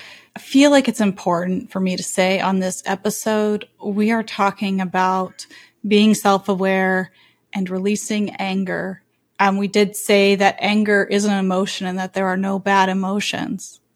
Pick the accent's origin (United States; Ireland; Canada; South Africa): Canada